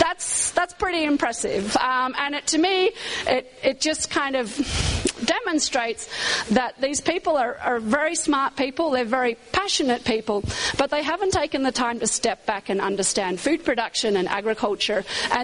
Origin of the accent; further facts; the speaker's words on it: California, United States; So I'm from California, sorry about that.